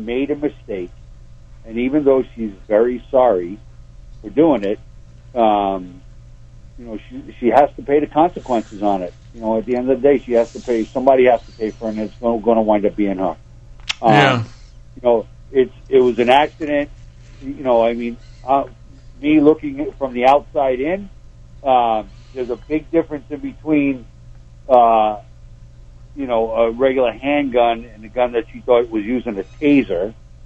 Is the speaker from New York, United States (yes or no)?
yes; New York, United States; now in Las Vegas, United States; Christmas hasn't been the same for me ever since I moved out here from New York, and that's going on like 28 years.